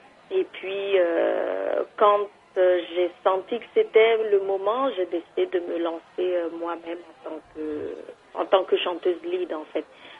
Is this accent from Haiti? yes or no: no; Benin; moved away; quand j'étais encore au Bénin, quand j'étais enfant au Bénin.